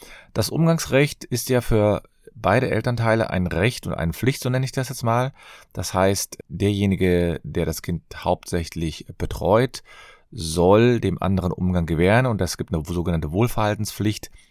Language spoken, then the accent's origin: German; Cologne, North Rhine-Westphalia, Germany